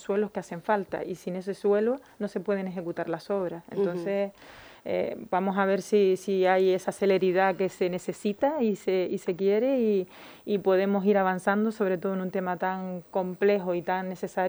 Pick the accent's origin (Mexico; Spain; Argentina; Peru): Spain; Pájara, Canary Islands; yo soy de Pájara, soy de Emborrojable y lo he vivido